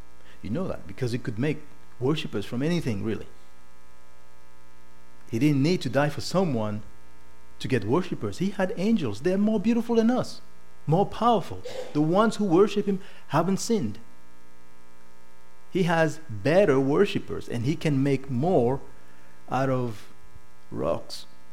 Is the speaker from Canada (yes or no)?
no; Cameroon; I lived under that principle growing up in Cameroon.